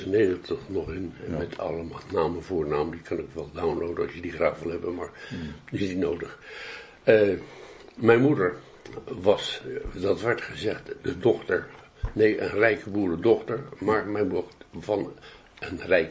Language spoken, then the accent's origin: Dutch; Leiden, South Holland, Netherlands; born there